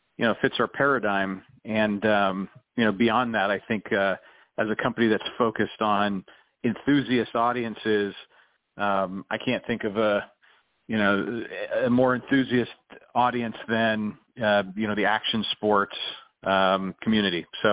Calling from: Rochester, New York, United States; I am in beautiful Rochester, New York.

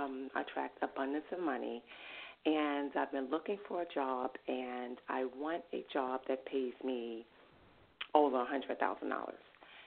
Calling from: New York, United States; I'm calling from New York.

